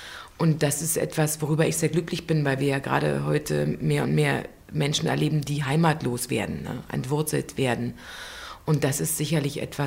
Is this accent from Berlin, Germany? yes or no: yes; Berlin, Germany; Also ich komme aus Ost-Berlin, ich bin geboren in Pankow und ich habe sozusagen bis zu meinem 15. Lebensjahr die DDR erlebt und dann eben auch die Wende schon in einem Alter erlebt, wo ich das sehr gut aufnehmen konnte